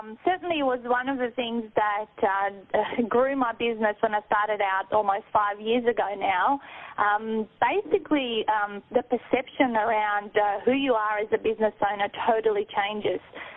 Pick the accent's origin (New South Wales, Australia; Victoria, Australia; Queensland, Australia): Victoria, Australia; Melbourne; we've got lined up with publishers here in Melbourne. That is my hometown.